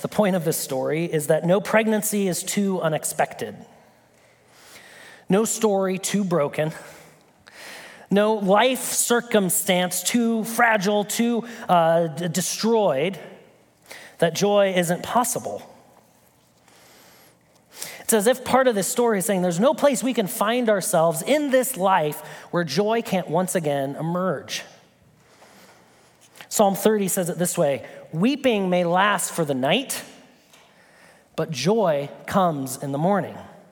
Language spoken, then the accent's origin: English; Nebraska, United States; I'm from Nebraska, I know exactly what that looks like.